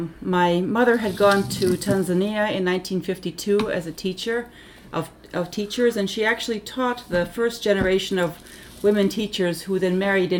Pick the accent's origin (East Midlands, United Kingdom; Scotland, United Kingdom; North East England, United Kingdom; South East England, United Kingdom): East Midlands, United Kingdom; Market Harborough; born there; I was born in England, actually, in Market Harborough in Leicestershire.